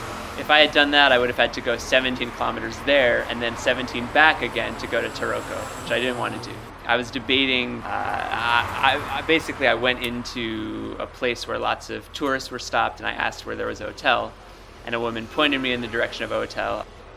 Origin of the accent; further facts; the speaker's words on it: Washington, District of Columbia, United States; now in Shenzhen, China; I'm from Washington, D.C. originally.